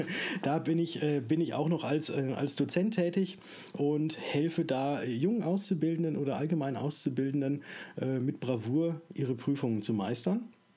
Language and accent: German; Würzburg, Bavaria, Germany; ich komme aus Würzburg und bin Versicherungsmakler.